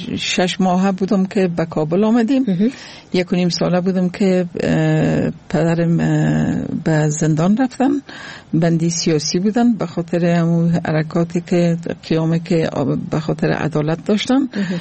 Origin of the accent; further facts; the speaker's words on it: Afghanistan; ما صادقانه افغان هستیم